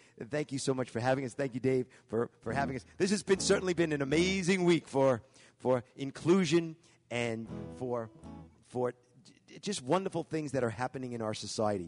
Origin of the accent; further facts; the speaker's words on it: Long Island, New York, United States; also born or lived in Brooklyn; now in Midwest, United States; Now, as you can tell by our accents, we are not originally from the Midwest. How about that? John and I actually were born in Brooklyn, New York City. And then when we were 5 years old, we moved out